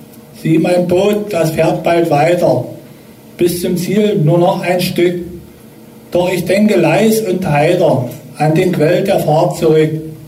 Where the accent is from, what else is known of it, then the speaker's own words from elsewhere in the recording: Delitzsch, Saxony, Germany; born there; Ich bin geboren in Delitzsch und wohne auch in Delitzsch. Bin 61 Jahre alt